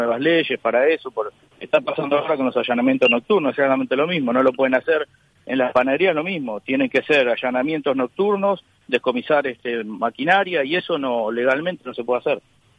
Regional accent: Uruguay; así somos los uruguayos, ¿no?

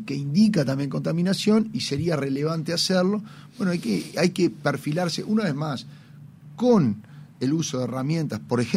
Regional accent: Parque del Plata, Canelones, Uruguay; porque históricamente yo me crié en Parque del Plata y voy y está ahí

